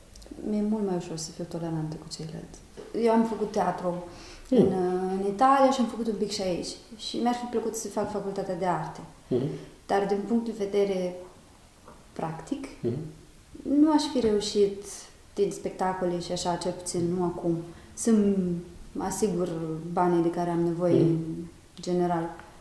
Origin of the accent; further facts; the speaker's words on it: Romania; Și după ce le aduceam CV-ul și vedeau că sunt româncă, se schimbau.